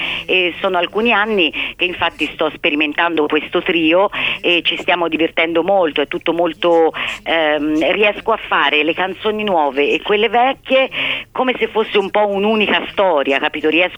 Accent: Florence, Tuscany, Italy; Però sai che sono una fiorentina molto anomala

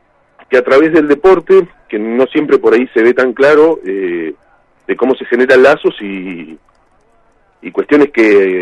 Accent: Tierra del Fuego, Argentina; para los que somos fueguinos, es muy difícil no tener un amigo chileno, casi imposible.

